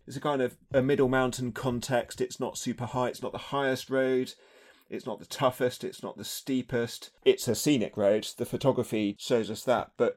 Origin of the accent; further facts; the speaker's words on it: United Kingdom; When I first got into bike racing, part of the appeal as a British fan was the exotic foreignness of it all.